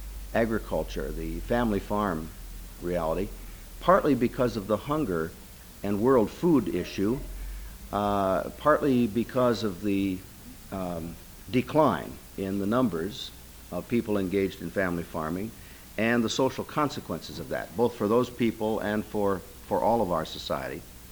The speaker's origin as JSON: {"language": "English", "region": "Iowa", "country": "United States", "tie": "born or raised there", "said": "I grew up in North Iowa farm country, but I just took farming for granted for most of my life."}